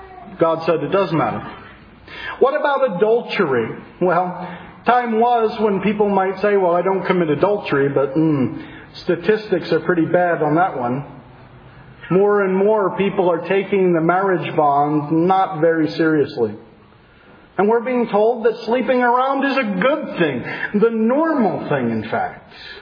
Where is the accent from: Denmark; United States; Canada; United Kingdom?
United States; Philadelphia, Pennsylvania; Oh, wait, but I'm from the Philadelphia area.